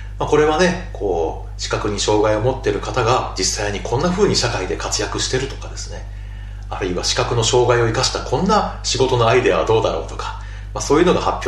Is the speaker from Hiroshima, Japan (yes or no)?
yes; Kure, Hiroshima, Japan; 僕にとってのね、やっぱり地元はどこって言われたら、やっぱり広島の呉っていう感じなんですが、